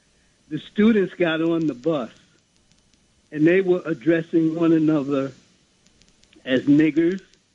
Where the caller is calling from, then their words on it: Brooklyn, New York, United States; I'm calling from Brooklyn, and I'm in my late 70s.